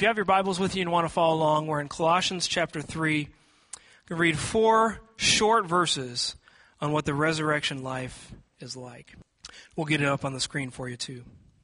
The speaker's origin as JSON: {"language": "English", "town": "Seattle", "region": "Washington", "country": "United States", "tie": "born or raised there", "moved": "yes", "lives_now": "Texas, United States", "said": "When I grew up in Seattle, I was ready for said natural disasters that occur in Seattle."}